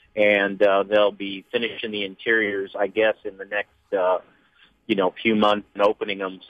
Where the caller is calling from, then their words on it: Plano, Texas, United States; I'm calling from Plano.